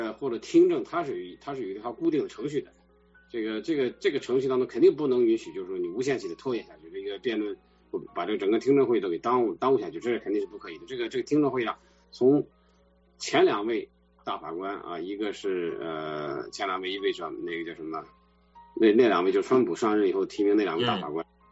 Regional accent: China; 尤其是我们从中国来的人

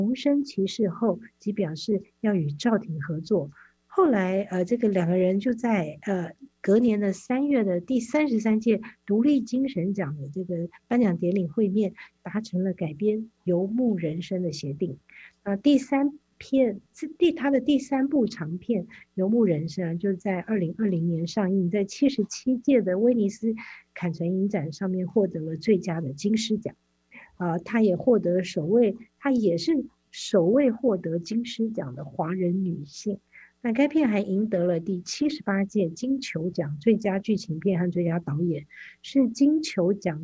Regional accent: China; 我在中国长大的时候

